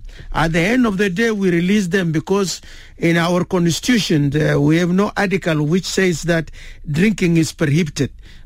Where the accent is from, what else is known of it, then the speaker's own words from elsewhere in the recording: South Sudan; We had Sharia when we were still one country, but there's no Sharia within our territorial of Southern Sudan.